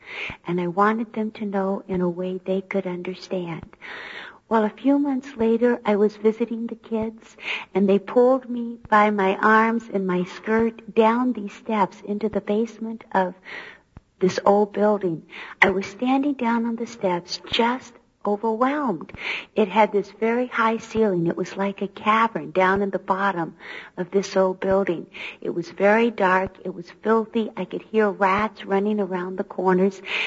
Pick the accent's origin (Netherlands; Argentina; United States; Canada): United States; Hawaii; I grew up in Hawaii. I was tall and everyone else was petite. I was white and everyone else was dark. I was Christian and all the others were Buddhist. I was a minority.